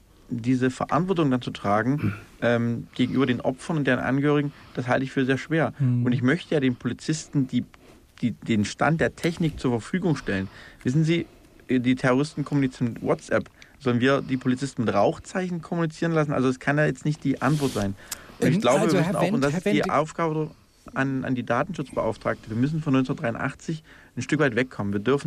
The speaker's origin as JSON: {"language": "German", "country": "Germany", "tie": "born or raised there", "said": "bin 2 Jahre später geboren in der ehemaligen DDR und ich kenne durch meine Eltern und auch durch meine Heimatstadt, weiß ich, was Unrechtsstaat bedeutet"}